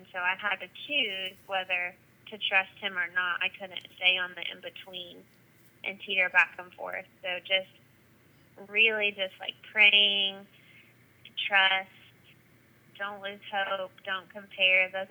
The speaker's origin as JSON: {"language": "English", "region": "South Carolina", "country": "United States", "tie": "born or raised there", "said": "I actually launched my group that I'm leading in my hometown of South Carolina now last night."}